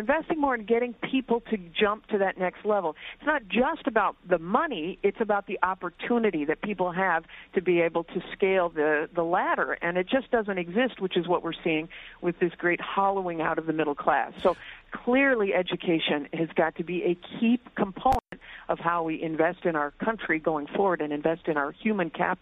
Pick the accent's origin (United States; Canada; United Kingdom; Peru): Canada; born there; I was born in Canada